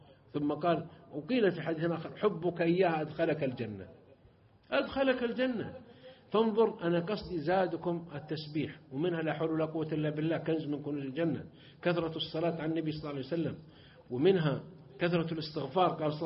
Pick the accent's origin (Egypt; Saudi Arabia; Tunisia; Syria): Saudi Arabia; southern Saudi Arabia